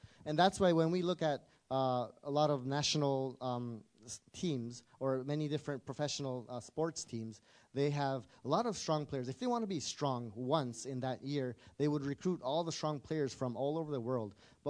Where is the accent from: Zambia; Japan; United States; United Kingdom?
Japan; Actually, you know what, myself, I'm from Japan. I'm half Colombian, South American, and half Japanese, and I sound like an American.